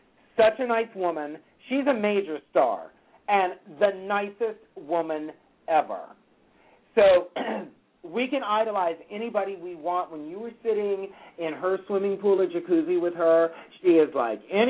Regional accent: Los Angeles, California, United States; I'm from Los Angeles. I was born in Burbank.

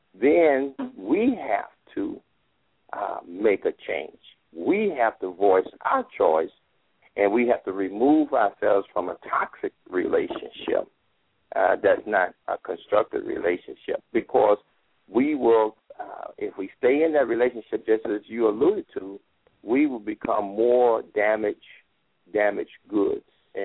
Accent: Mississippi, United States; We used to have a saying down in Mississippi, from my home state, that is

